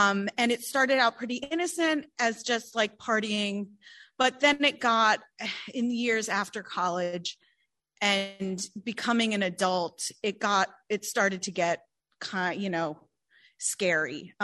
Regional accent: East Coast, United States; I loved drinking and flying, and I'm from the East Coast, so I flew back and forth a lot.

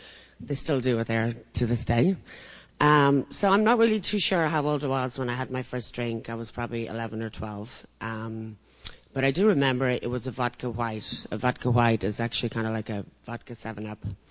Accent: Dublin, Leinster, Ireland; I grew up in Dublin, Ireland. I was the youngest girl with siblings, 5 siblings.

